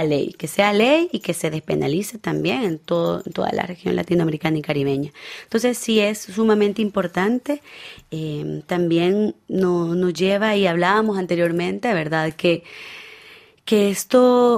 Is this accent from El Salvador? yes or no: yes; El Salvador; Eso definitivamente a nosotras como salvadoreñas nos da fuerza